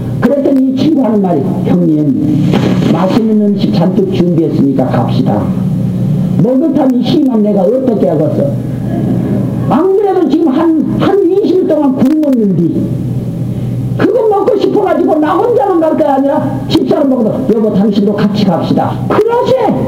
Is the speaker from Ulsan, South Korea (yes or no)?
no; Seoul, South Korea; 나 영목동이 우리 집이고 동대문 구청이 내 호적이 있습니다. 나는 그럼 어디 사람이야? 서울 사람입니다. 서울에서 자랐으면서 지금까지 창경은 구경 지금까지 안 해봤어.